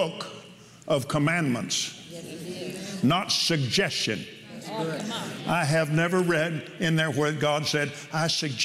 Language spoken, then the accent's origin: English; Abilene, Texas, United States; also born or lived in Lubbock; I was born in Lubbock, Texas, December the 6th, 1936. was on a Sunday. And then 40 days later, that's the biblical way to say 6 weeks, my dad decided to move us to Abilene.